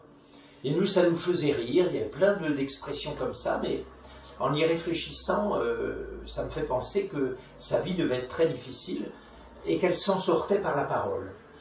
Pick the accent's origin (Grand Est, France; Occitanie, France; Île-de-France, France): Grand Est, France; Troyes; also born or lived in Romilly-sur-Seine; Pourtant, quand j'étais petit, on habitait en Champagne, dans une ville qui s'appelle Troyes, mais je suis né à Romilly-sur-Seine, qui est une ville où on fabriquait les chaussettes.